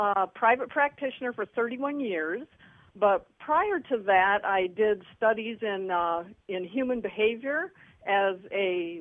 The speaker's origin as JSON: {"language": "English", "town": "Albion", "region": "Michigan", "country": "United States", "said": "I'm from Albion, Michigan, and I went to school at Michigan State University is where I graduated from."}